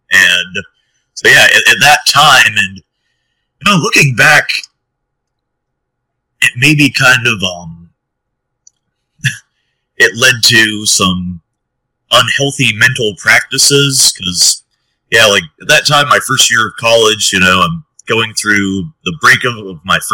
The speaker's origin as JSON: {"language": "English", "town": "Beckley", "region": "West Virginia", "country": "United States", "tie": "born or raised there", "said": "That's back in my hometown of Beckley. Yeah, we do historical dramas and musicals down there. And it's cool because, I mean, I basically grew up around that theater."}